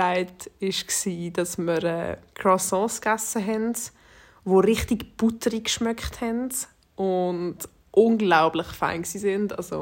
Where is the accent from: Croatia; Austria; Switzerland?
Switzerland; weil also bei uns in der Schweiz, let's be real, zeigst du es nicht wirklich wunderschön